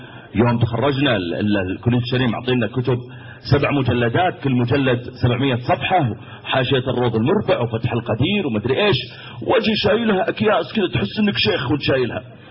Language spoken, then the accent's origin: Arabic; Mecca, Makkah Province, Saudi Arabia; تذكرت مرة عندنا في مكة